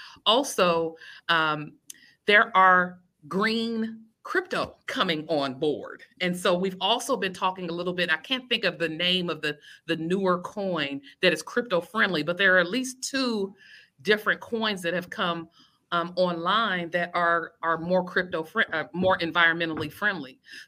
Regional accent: Ohio, United States; I'm originally from Ohio, which is the Midwest. And that was a big, you know, factory kind of town.

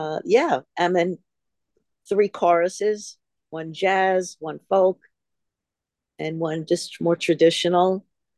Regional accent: Glen Cove, New York, United States; it's different than the city. Yet my town is considered a city. I'm from Glen Cove, Long Island.

